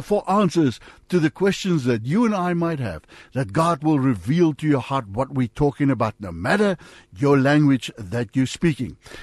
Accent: South Africa; first language Afrikaans; English is a second language; well, me being Afrikaans, Rocky being English

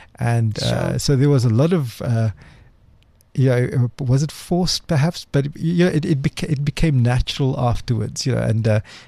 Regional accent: Cape Town, Western Cape, South Africa; I grew up in Cape Town, in Athlone, heart of Cape Town.

